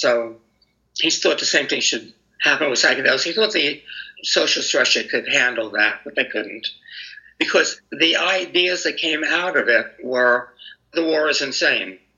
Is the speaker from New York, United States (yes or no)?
yes; New York, United States; now in San Francisco, United States; And I came to San Francisco from New York. I had to be in San Francisco.